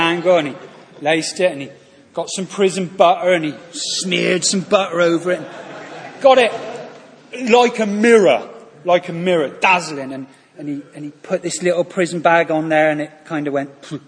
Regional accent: South West England, United Kingdom; I grew up in the West Country.

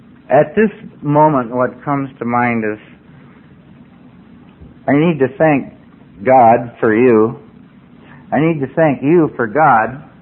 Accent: Whitefish, Montana, United States; I wanted to come back to my hometown of Whitefish and just grow up and be somebody.

